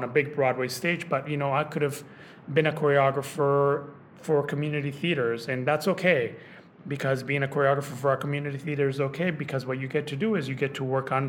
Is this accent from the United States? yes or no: no; Colombia; You know, I grew up in Colombia in a very, very poor town, and I'm an immigrant.